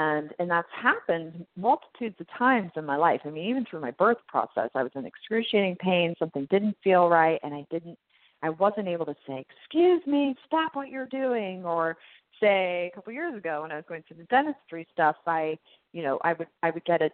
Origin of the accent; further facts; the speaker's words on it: Marysville, Ohio, United States; We did stop to my hometown in Marysville to pay homage to the land that I grew up.